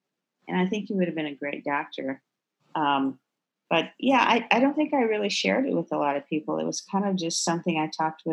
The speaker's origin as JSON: {"language": "English", "region": "Texas", "country": "United States", "tie": "born or raised there", "said": "Yeah, well, I grew up in Texas and we lived not maybe an hour and a half away from my grandparents."}